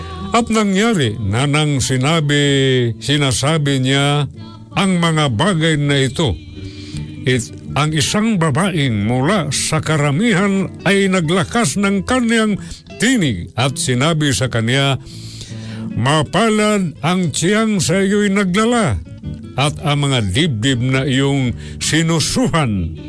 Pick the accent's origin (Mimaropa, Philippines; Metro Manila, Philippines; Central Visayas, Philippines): Central Visayas, Philippines; first language Cebuano; Tagalog is a second language; At bilang isang Cebuano, no, magandang mapakinggan din nyo ang aking dialect, mga kaibigan.